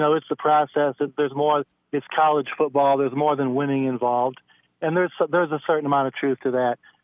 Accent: Ann Arbor, Michigan, United States; born there; I was born just outside of Ann Arbor. Michigan alumni.

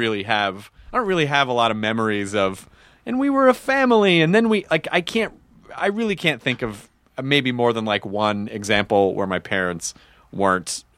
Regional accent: Memphis, Tennessee, United States; also born or lived in Louisville; we moved away when I was really, really young and I grew up in Memphis.

